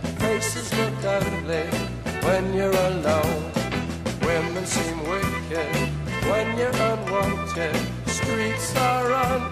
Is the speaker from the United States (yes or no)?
no; Colombia; oh, I come from Colombia, people think about narcos